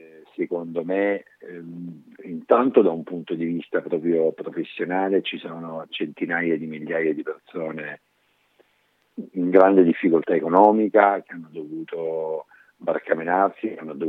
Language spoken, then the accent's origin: Italian; Apulia, Italy; io sono salentino come lui